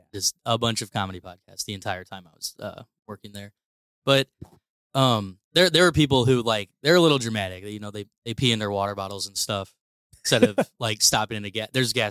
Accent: St. Louis, Missouri, United States; now in Chicago, United States; I'm a comedian from St. Louis, now based in Chicago.

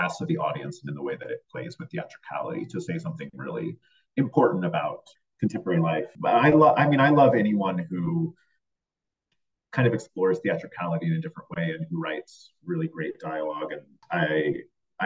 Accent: Texas, United States; now in New York, United States; I grew up in Texas, and so I maybe took a couple of trips to New York before moving here

